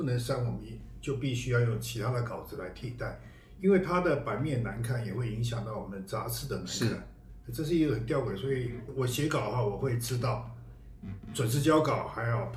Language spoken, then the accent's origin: Chinese; Taiwan; 我们是来自台湾的写小说的